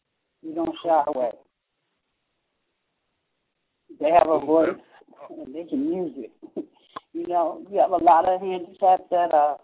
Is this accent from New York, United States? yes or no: yes; Harlem, New York, United States; Oh, you went to Morris. I grew up in Harlem.